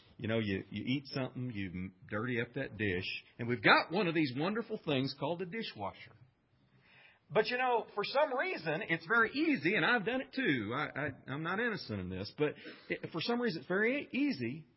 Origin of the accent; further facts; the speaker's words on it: United States; Well, we're proud of the fact that we live in a free country. I'm proud to be an American.